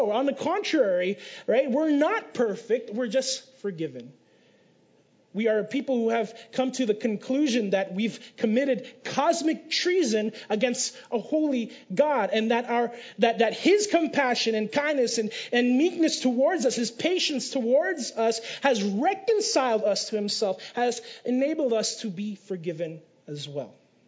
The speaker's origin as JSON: {"language": "English", "country": "Philippines", "said": "I'm Filipino, so I can't speak Greek."}